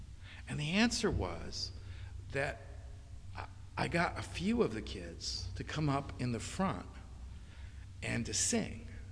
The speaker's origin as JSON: {"language": "English", "region": "New Jersey", "country": "United States", "tie": "born or raised there", "said": "it was a terrible disability growing up in New Jersey in the shadow of the great years of the New York Yankees"}